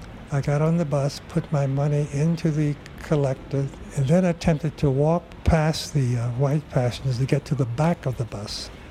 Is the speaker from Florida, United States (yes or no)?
yes; Jacksonville, Florida, United States; also born or lived in Miami; Originally, I'm from Florida. Born in Jacksonville, reared in both Jacksonville and in Miami. Primarily in the Everglades section, a part outside of Miami.